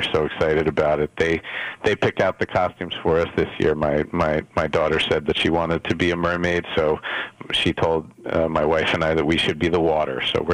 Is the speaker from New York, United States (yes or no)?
yes; New York, United States; I grew up in Westchester County.